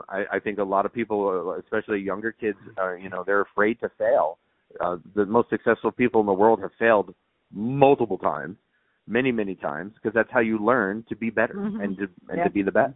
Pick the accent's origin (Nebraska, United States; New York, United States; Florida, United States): New York, United States; So growing up in New York, I would go bug all the guys at Coney Island, and any circus that would come around